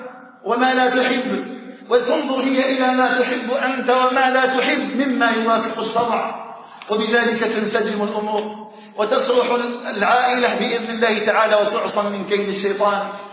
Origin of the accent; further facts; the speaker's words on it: Algeria; اللهم اجعل بلدنا الجزائر آمنا مطمئنا وسائر بلاد